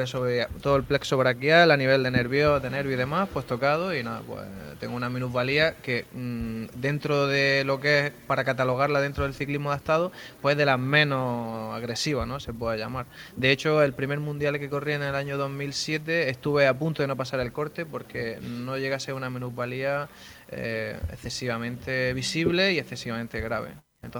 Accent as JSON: {"language": "Spanish", "town": "Almería", "region": "Andalusia", "country": "Spain", "tie": "born or raised there", "lives_now": "Níjar, Spain", "said": "unos cuantos años viviendo en Níjar, pero bueno, mi antepasado son de los Gallardos y bueno, me crié en Almería."}